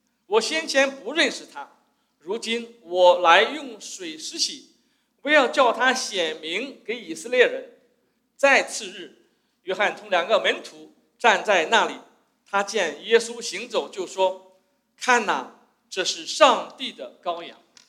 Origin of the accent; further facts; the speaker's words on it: China; 我们中国人在过年的时候啊，大家都喜欢说一些祝福的话。